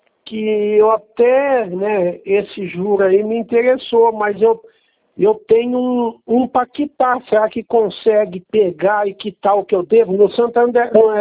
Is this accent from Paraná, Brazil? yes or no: no; São Carlos, São Paulo, Brazil; now in São Paulo, Brazil; eu sou de São Carlos. Hoje que eu estou em São